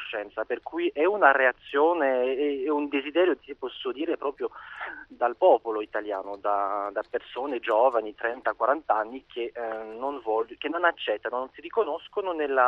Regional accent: France; Italian is a second language; now in Rome, Italy; sei da 10 anni che vivo a Roma, però sono francese ancora a tutti gli effetti.

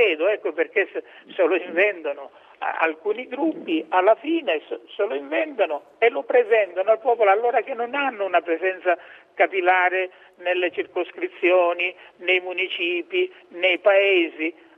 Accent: Sicily, Italy; Io sono ancora più sud, lui è calabrese, io sono siciliano

